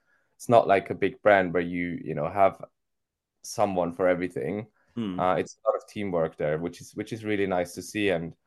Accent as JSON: {"language": "English", "country": "Austria", "tie": "born or raised there", "second_language": "English", "said": "Well, it's originally an Austrian brand, funny enough, actually, where my hometown."}